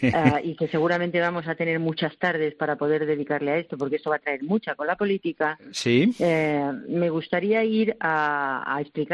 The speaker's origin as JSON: {"language": "Spanish", "town": "Zamora", "region": "Castile and León", "country": "Spain", "said": "que soy de Zamora"}